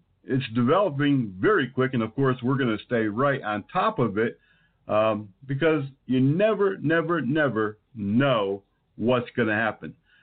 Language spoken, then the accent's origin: English; Connecticut, United States; That's right, North Carolina, like my home state of Connecticut, known for beautiful apple orchards throughout the high country.